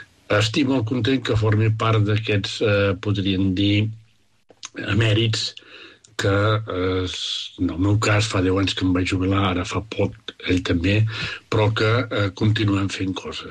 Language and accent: Catalan; Salt, Catalonia, Spain; Per exemple, tots dos som de Salt.